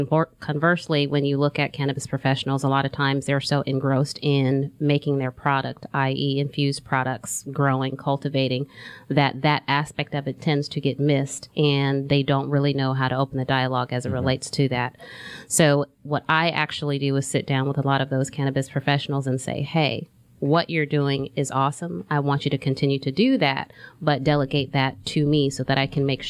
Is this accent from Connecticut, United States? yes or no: no; California, United States; now in Georgia, United States; I'm originally from California.